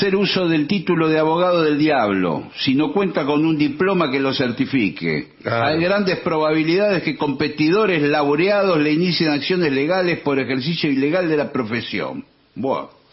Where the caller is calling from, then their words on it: Córdoba, Argentina; de Córdoba, desde la docta.